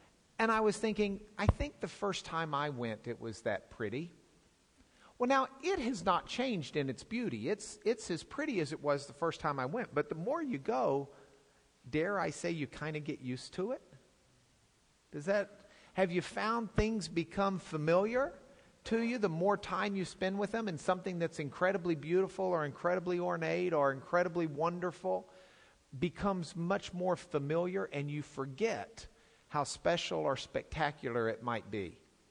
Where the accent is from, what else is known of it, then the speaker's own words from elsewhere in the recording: Lubbock, Texas, United States; I come from Lubbock, okay?